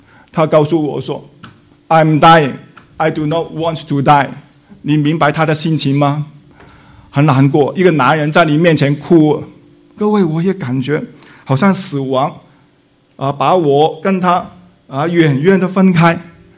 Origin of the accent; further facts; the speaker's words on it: China; 只有我一个中国人站在他们当中啊